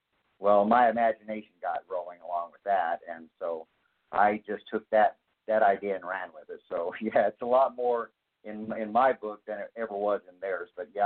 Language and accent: English; Rupert, Idaho, United States; born there; I was born in Rupert, Idaho, which is in the valley in the south.